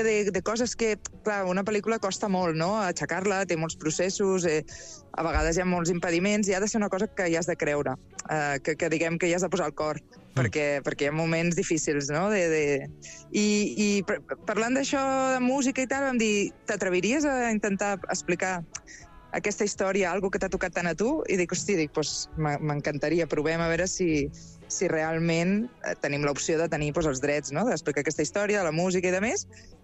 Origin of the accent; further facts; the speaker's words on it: Mataró, Catalonia, Spain; Només a un, a Mataró, però jo soc de Mataró